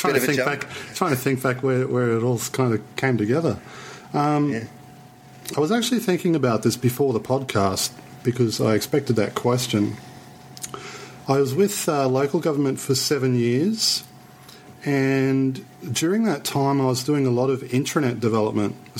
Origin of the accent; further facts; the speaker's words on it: Brisbane, Queensland, Australia; now in Sydney, Australia; Yeah, I'm originally from Brisbane, but yeah. The beginning of 2011, I moved to Sydney. So I'm about 950 kilometres south of Brisbane.